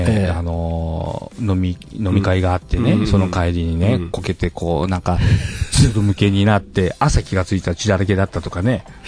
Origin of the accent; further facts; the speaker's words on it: Kinosaki, Hyogo, Japan; やはり城崎で生まれ育った私でございますので